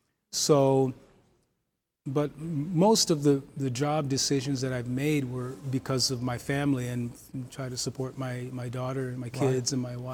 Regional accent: Minnesota, United States; I'm a kid from Minnesota, you know, I used to play rock music.

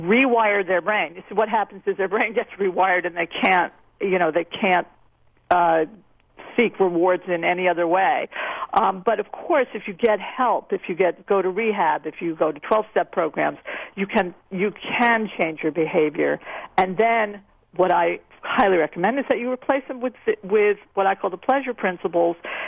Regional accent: New York City, New York, United States; I'm ashamed to say that I'm a New Yorker and I don't take enough time to meditate

